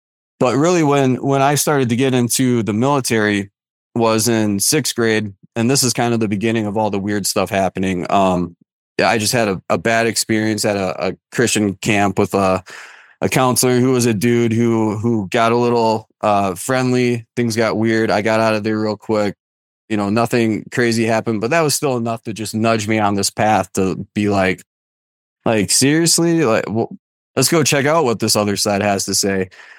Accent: Wisconsin, United States; So I grew up in Wisconsin, which was about half an hour south of Green Bay.

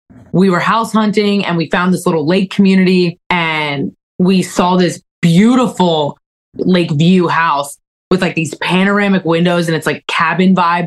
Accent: Northeast, United States; The thing is that we're both from the Northeast, me and Mandy, and we grew up eating pasta, pizza, chicken, cutlet.

